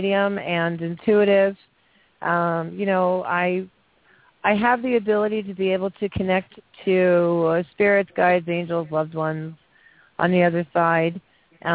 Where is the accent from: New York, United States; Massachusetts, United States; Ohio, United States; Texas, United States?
New York, United States; Long Island; I was living in Allentown, Pennsylvania, I'm originally from Long Island, if you can't tell.